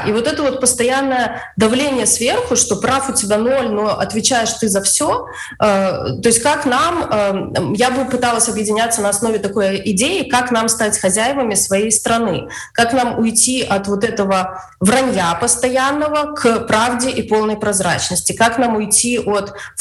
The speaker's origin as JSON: {"language": "Russian", "country": "Belarus", "said": "Что мы имеем как белорусы на сегодняшний день? Мы владеем своей страной, мы имеем какие-то в ней права, мы свободны принимать решения?"}